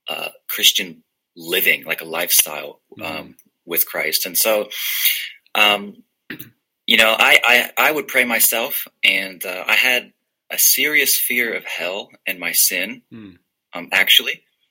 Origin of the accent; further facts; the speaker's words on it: Illinois, United States; moved away as an adult; I'm from Illinois, but we moved to Kentucky together because her parents were living there